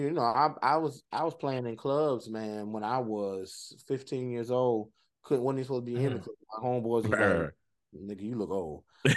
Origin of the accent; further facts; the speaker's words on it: the Carolinas, United States; When I was growing up in North and South Carolina at the time, it wasn't a real situation.